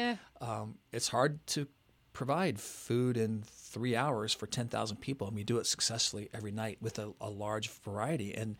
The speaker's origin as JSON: {"language": "English", "town": "Wooster", "region": "Ohio", "country": "United States", "tie": "born or raised there", "said": "Just sparklers on the lawn of my aunt and uncle in my hometown of Worcester, Ohio."}